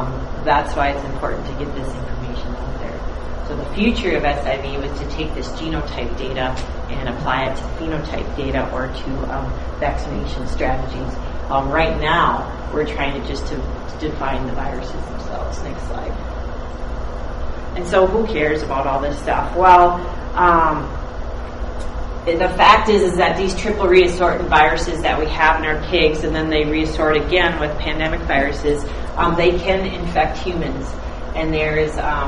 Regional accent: South St. Paul, Minnesota, United States; It's actually in my hometown of South St. Paul

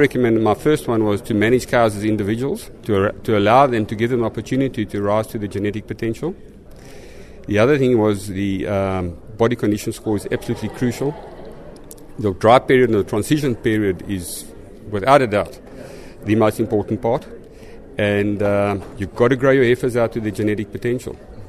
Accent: South Africa; I'm from South Africa. I'm a pasture farmer.

